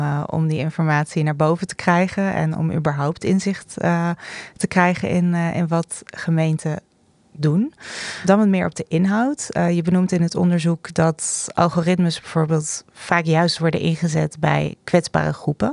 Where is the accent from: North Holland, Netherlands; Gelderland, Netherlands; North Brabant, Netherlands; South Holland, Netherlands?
Gelderland, Netherlands; Nijmegen; daar ben ik dan toch wel weer trots op, hè, als Nijmegenaar